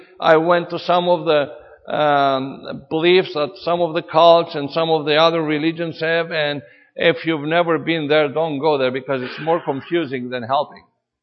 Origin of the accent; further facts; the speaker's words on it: Greece; And I know that I come from Greece, and the Greek Orthodox Church preaches all the time that do more good works and good works and good works